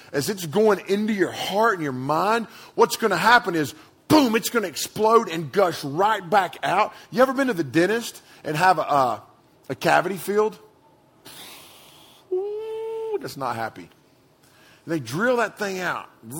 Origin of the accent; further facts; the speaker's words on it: United States; as an American, what's very, emotional to me, coming from a family with a military lineage and people that were wounded in combat